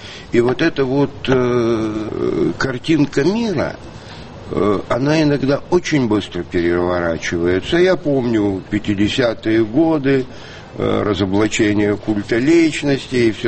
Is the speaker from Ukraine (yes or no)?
yes; Ukraine; Ну, конечно, я же украинец. Угу. Это русскоязычный город. Я учился в очень русскоязычном вузе, то есть на физфаке университета